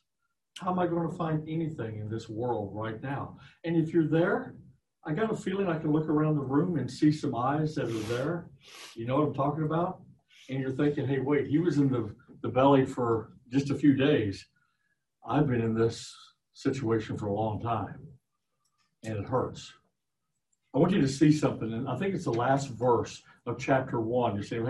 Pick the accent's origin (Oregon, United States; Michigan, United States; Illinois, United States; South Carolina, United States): Illinois, United States; I'm from Southern Illinois. We used to fish a lot. Believe it or not, I actually fished as a kid.